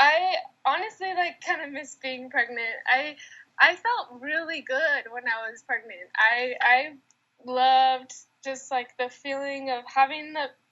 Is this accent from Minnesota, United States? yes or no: no; San Diego, California, United States; now in San Francisco, United States; And like Jessica said, I grew up in San Diego. And I currently live in San Francisco with my husband and our baby.